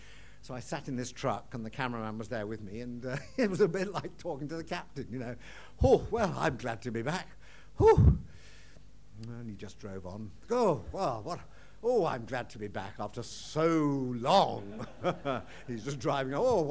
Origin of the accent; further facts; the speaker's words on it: Sheffield, Yorkshire and the Humber, United Kingdom; since I read about explorers when I was a kid growing up in Sheffield.